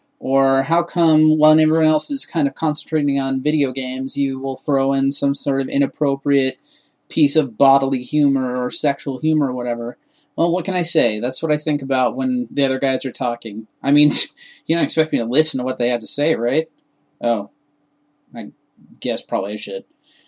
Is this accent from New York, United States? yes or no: no; Renton, Washington, United States; I'm from Renton, Washington, which is a suburb of Seattle, Washington.